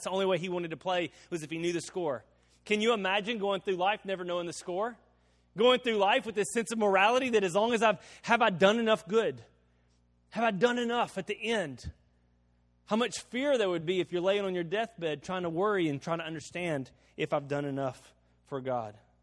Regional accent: United States; And he's Arab. I'm American. We're both in Finland.

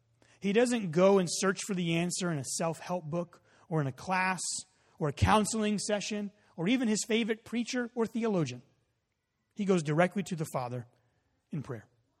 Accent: Texas, United States; also born or lived in Colorado, United States / California, United States / Oregon, United States; I grew up in Texas. We didn't have trees that, like, you know, shed pine needles all in your gutters. Then we lived in Colorado and in California and in Oregon for a while.

